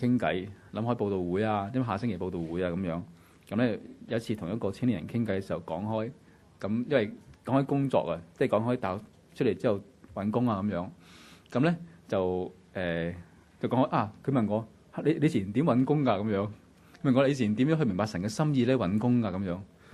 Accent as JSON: {"language": "Chinese", "country": "Hong Kong", "said": "是可能我们香港人不容易明白的"}